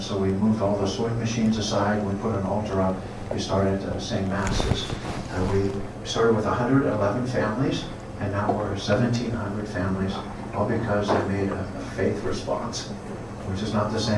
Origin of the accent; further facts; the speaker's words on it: Coleridge, Kansas, United States; The first day of my life was growing up in Coleridge, Kansas. My family, my brother Greg. Greg is the oldest. We grew up on a farm. We grew up on a pig farm, a mile west and a mile north of here.